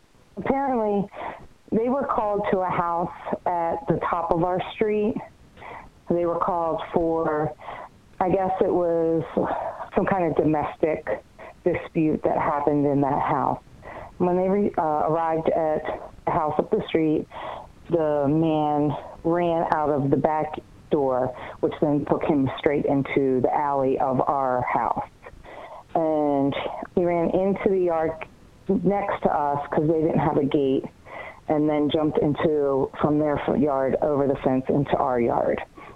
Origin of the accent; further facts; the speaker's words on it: Baltimore, Maryland, United States; I'm from Baltimore, Maryland.